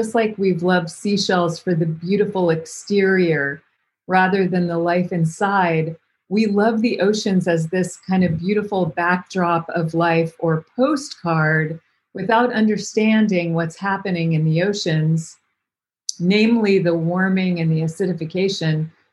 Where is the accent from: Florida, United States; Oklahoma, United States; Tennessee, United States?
Florida, United States; born there; I was born in Lee County, so I'm from that part of the world.